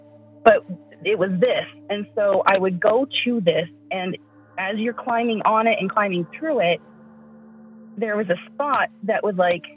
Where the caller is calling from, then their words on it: Idaho, United States; I'm calling from Idaho.